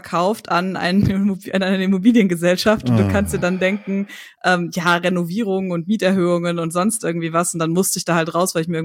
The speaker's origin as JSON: {"language": "German", "town": "Hagen", "region": "North Rhine-Westphalia", "country": "Germany", "said": "Ich komme tatsächlich aus Hagen. Eigentlich ist Hagen eine Großstadt, aber in Hagen ist nicht viel los. Hagen liegt südlich von Dortmund, 20 Kilometer."}